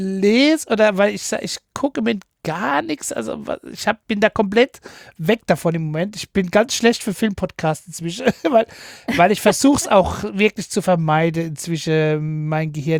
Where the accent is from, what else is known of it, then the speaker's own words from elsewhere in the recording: Seattle, Washington, United States; Das ist ja da, wo ich herkomme, unsere Mannschaft.